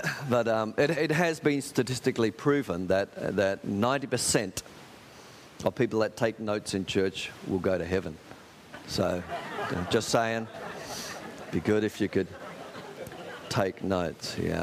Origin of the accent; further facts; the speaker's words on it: Australia; now in China; I'm from Australia, the land of koalas and kangaroos.